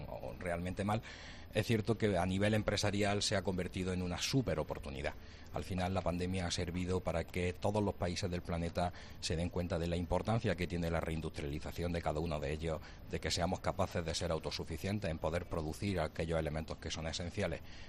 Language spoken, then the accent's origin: Spanish; Jaén, Andalusia, Spain; en el territorio donde estamos, que hemos nacido, yo concretamente soy de Jaén Capital